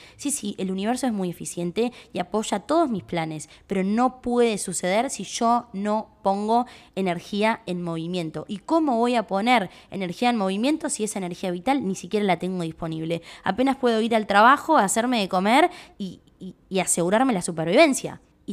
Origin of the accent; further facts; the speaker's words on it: Uruguay; piensan que soy argentina y no soy argentina, creador, soy uruguaya